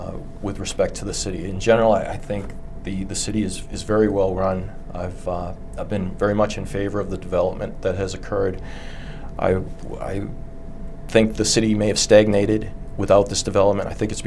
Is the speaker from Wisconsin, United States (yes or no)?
no; Quincy, Massachusetts, United States; I am, Joe, and I grew up in Quincy, and my wife, I've lived most of my life here.